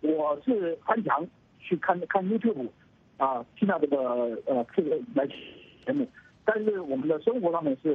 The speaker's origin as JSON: {"language": "Chinese", "town": "Wuhan", "region": "Hubei", "country": "China", "said": "你好，我是从武汉打来的，我是武汉人。"}